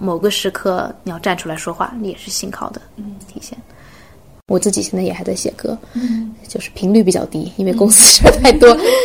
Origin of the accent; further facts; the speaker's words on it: China; 我是一个中国人，我肯定是要为中国来做事情的